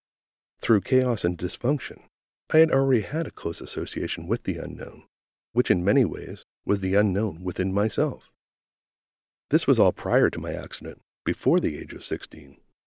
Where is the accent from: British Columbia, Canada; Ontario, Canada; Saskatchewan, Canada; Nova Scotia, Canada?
Nova Scotia, Canada; In 1991, the economy of my hometown and the province of Nova Scotia in general was depressed.